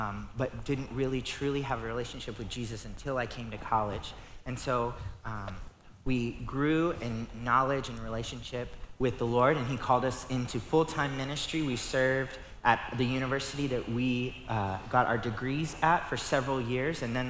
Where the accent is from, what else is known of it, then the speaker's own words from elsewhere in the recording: Texas, United States; This is my wife, Nicole. We have a 4-month daughter. Her name is Quinn. And we're from South Texas. We are not Texan, or we are not New Yorkers. I've never lived in New York.